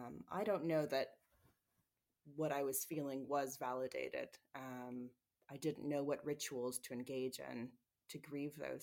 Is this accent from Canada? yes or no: yes; Canada; in my context growing up in Canada